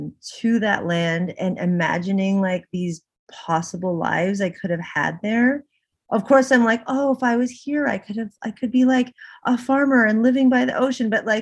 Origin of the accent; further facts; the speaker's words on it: Canada; I also don't feel connected because I grew up here in Canada.